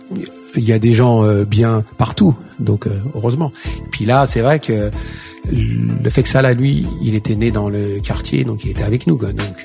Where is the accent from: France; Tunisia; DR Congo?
France; vrai que c'est là-bas que j'ai compris que j'étais d'abord français.